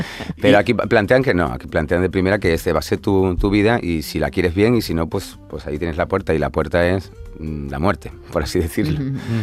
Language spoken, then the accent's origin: Spanish; Montijo, Extremadura, Spain; Yo soy de Montijo, de un pueblo entre Mérida y Badajoz.